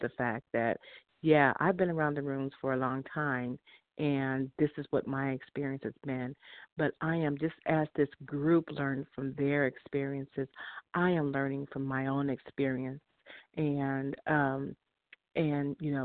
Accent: Kansas, United States; I'm from Kansas, and I'm a grateful, recovered, compulsive overeater.

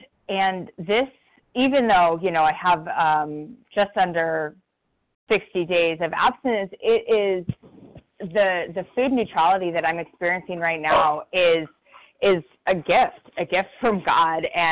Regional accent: San Diego, California, United States; I'm from San Diego, California.

